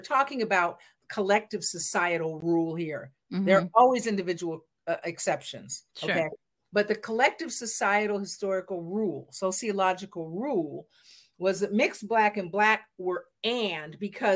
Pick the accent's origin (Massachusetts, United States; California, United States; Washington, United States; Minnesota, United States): Washington, United States; Seattle; And again, you know, for context, I'm born in the Pacific Northwest. I'm from Seattle, but my Black dad and my Jewish mom, Jews were not white at that time, caveat, were from the North and married in Seattle